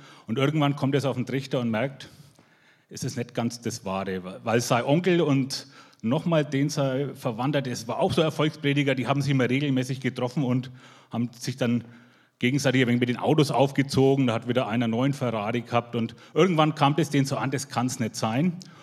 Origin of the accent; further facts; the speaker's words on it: Herzogenaurach, Bavaria, Germany; Ich komme aus Herzogenaurach